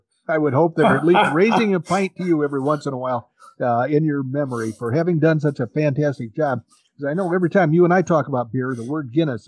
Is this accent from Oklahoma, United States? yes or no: yes; Oklahoma, United States; I'm from Oklahoma.